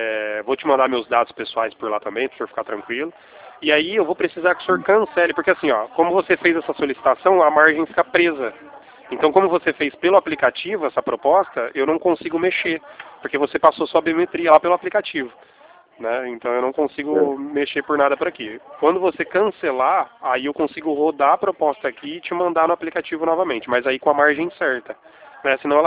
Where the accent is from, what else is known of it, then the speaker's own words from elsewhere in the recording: Campinas, São Paulo, Brazil; Não, eu sou de Campinas, interior de São Paulo.